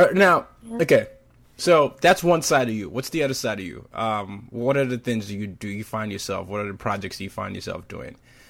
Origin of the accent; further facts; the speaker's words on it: Nigeria; Well, I'm from Nigeria